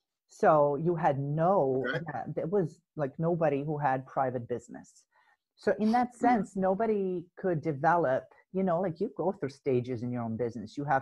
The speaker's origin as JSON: {"language": "English", "country": "Serbia", "said": "I am from Serbia. It is a small country in the Balkans. It's in Eastern Europe. When I was born, the country was called Yugoslavia"}